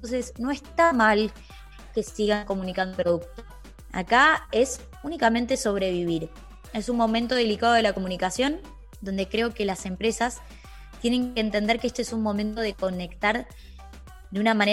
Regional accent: Argentina; en el interior de mi país, soy de Argentina.

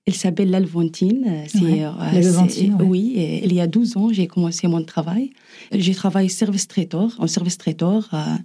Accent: Syria; French is a second language; moved away; also born or lived in Oman; j'ai quitté la Syrie... Je pense 2 fois ou 3 fois, parce que je suis une femme syrienne, de l'origine syrienne.

